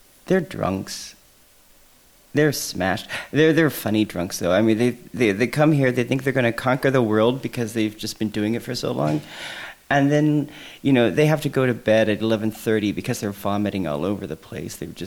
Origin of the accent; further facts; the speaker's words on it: United States; now in Germany; And I said, I'm from Neukern. And he's like, no, where are you from originally? And I said, America.